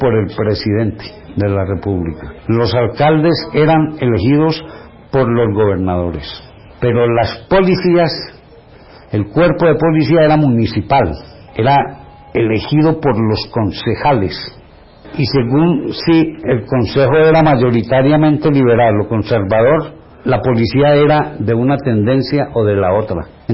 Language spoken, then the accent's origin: Spanish; Valle del Cauca, Colombia; Por eso yo no me siento valluno, a mí me dicen, ah, valluno, yo no. Yo soy vallecaucano, no valluno.